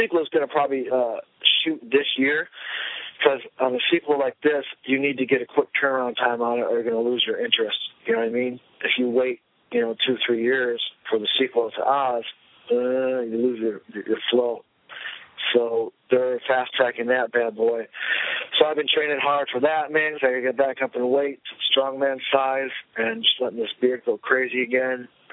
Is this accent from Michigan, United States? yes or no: yes; Michigan, United States; we've got a Michigan Film Incentive here, and I'm from Michigan. I want to shoot it here